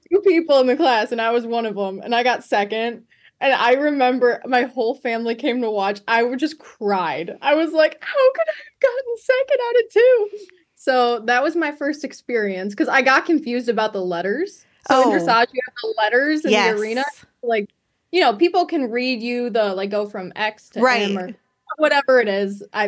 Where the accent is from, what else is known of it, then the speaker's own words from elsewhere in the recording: White Lake, Michigan, United States; from White Lake, Michigan